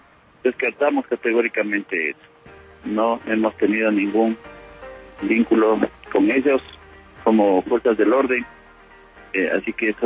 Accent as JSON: {"language": "Spanish", "country": "Ecuador", "said": "Lamentamos como ecuatorianos"}